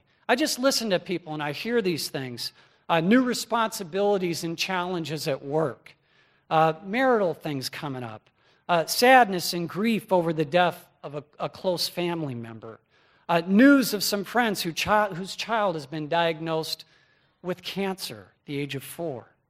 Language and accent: English; California, United States; now in Michigan, United States; Now, I grew up in Southern California. I remember the first fall I spent here in Michigan